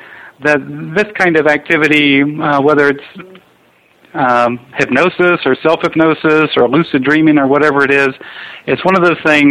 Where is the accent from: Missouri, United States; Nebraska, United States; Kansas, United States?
Kansas, United States; Hutchinson; I grew up in Hutchinson, Kansas, a town about 40 or 50,000 people out in the flat wheat prairie of Kansas, and really kind of a beautiful place to grow up